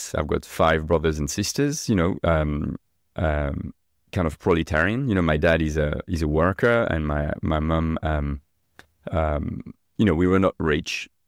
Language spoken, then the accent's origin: English; France; moved away as an adult; now in London, United Kingdom; Yeah, I grew up in France.